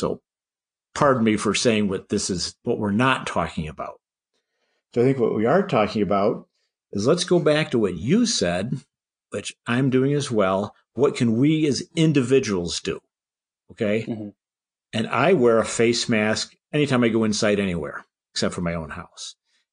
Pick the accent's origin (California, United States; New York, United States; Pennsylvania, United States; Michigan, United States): Michigan, United States; My home state is Michigan.